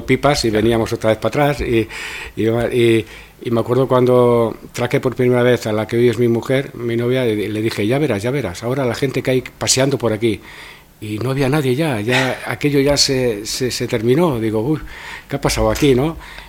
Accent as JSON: {"language": "Spanish", "town": "Monesterio", "region": "Extremadura", "country": "Spain", "tie": "born there", "said": "Nací aquí en Monesterio, en la calle del Paseo, que se le llama"}